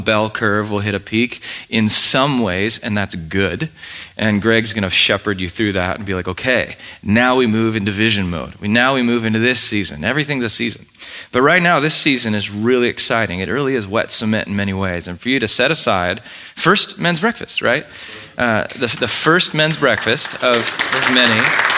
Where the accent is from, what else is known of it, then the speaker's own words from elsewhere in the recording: California, United States; I grew up in North County. I love this place.